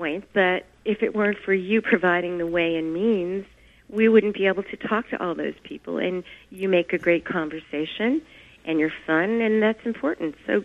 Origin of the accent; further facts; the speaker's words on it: Hoboken, New Jersey, United States; born there; I was born in Hoboken.